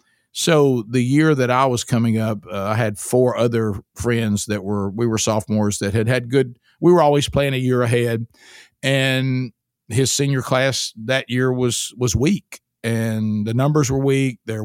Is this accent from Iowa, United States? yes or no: no; Alabama, United States; I've even seen in my home state of Alabama, this has changed a lot.